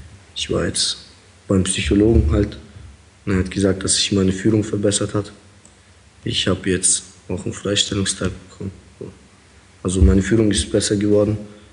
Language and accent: German; Germany; also born or lived in Kazakhstan; Ja, ich bin ja nicht in Deutschland geboren, ich bin in Kasachstan geboren. Ich bin 1994, 1995 nach Deutschland gekommen mit meiner Familie. Ich bin hier aufgewachsen, aber eher so nach russischen Sitten.